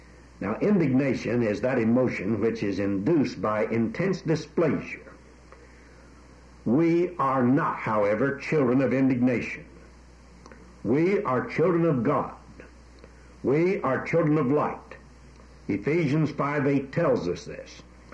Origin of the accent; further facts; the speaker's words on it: United States; born there; He's a Britisher by birth, and I'm an American by birth. That's what I am by birth, you see.